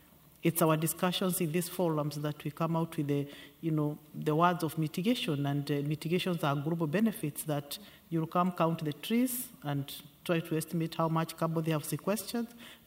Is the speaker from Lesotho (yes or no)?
no; Kenya; I'm from Kenya.